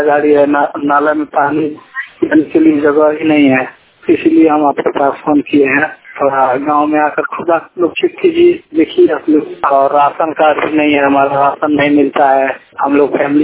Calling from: Bihar, India; हम मंगलपुर डेहरी से … खाना सीखता है पश्चिम चंपारण बिहार से।

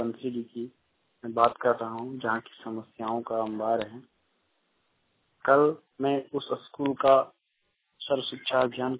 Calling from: Giridih, Jharkhand, India; अंतर्गत गिरिडीह प्रखंड से बोल रहा हूँ। मैं लेदा पंचायत का निवासी हूँ

